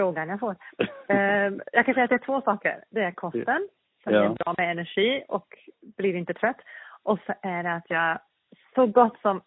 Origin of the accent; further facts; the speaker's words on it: South Africa; moved away as an adult; now in Sweden; Och, född och uppvuxen i Sydafrika. Med en sydafrikansk pappa och en norsk mamma. Och flyttade till Sverige 92 på grund av kärlek. Och är kvar här.